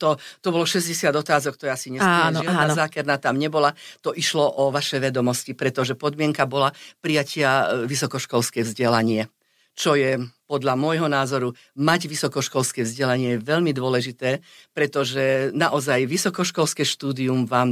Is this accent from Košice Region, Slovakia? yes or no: no; Kremnica, Banská Bystrica Region, Slovakia; Ja som večer vždy, som písala doma v Kremnici